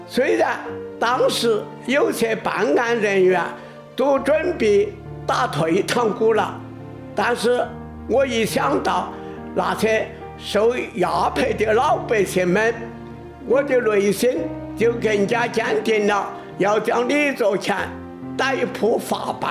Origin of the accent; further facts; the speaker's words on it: Bazhong, Sichuan, China; 1928年3月，我出生在原大县地区巴中华城乡一个穷苦的农民家庭。